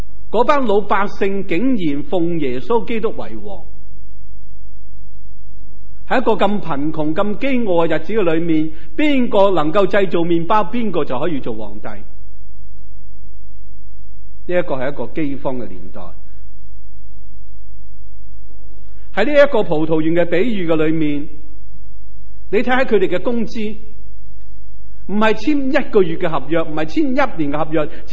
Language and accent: Cantonese; Yuen Long, Hong Kong; 我在元朗长大